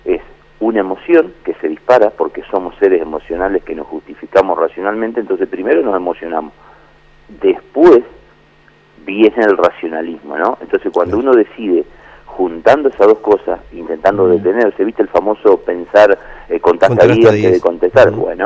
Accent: Nogoyá, Entre Ríos, Argentina; yo soy sí oriundo de Nogoyá, estudié en Paraná

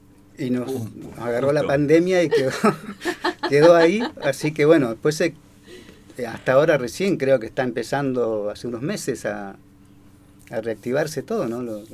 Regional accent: Gobernador Costa, Chubut, Argentina; born there; Yo nací en Gobernador Costa, un pueblo que queda en el camino hacia Comodoro Rivadavia, 200 kilómetros de Esquel más o menos.

